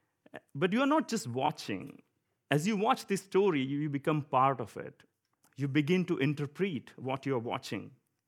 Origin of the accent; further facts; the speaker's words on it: India; accent: Indian; so yeah, I'm an Indian. My accent is Indian. I look Indian, so obviously, yes.